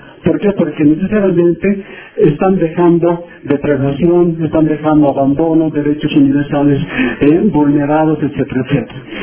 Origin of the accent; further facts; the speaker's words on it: Oruro, Bolivia; soy dueño del departamento de Oruro